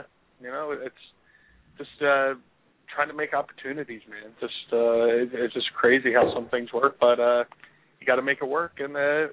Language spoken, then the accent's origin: English; Philadelphia, Pennsylvania, United States; Yeah, I'm from South Philly, so the F word's like a noun.